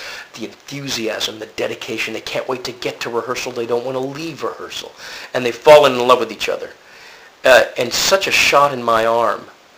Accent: Lancaster, Pennsylvania, United States; back in Mount Gretna, Pennsylvania, near my hometown of Lancaster.

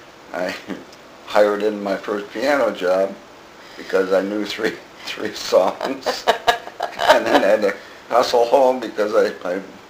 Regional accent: Detroit, Michigan, United States; I'm from Detroit, and back in that time, we're looking at around 1960, 61, too, in that area.

